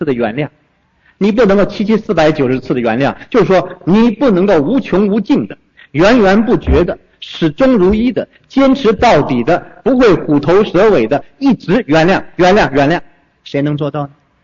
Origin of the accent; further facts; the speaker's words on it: Northeast China, China; 我是东北人的，所以从小就9.18.9就印象深刻